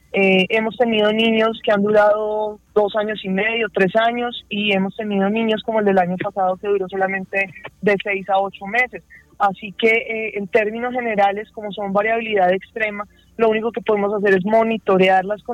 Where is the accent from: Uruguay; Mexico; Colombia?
Colombia; esto refleja la calidad de vida de nosotros como colombianos